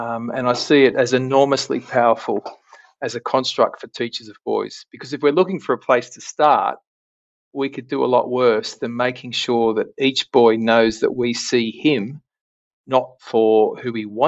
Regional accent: Western Australia, Australia; of my home state here in WA have a word

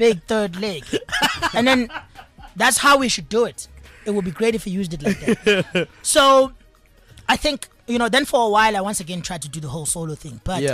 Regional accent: Durban, KwaZulu-Natal, South Africa; But everyone says I'm from Durban because it's an easy reference point.

